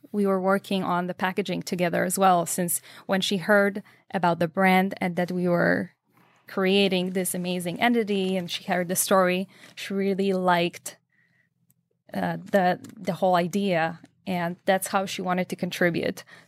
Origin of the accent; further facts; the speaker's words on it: Poland; As I said, I'm originally from Poland.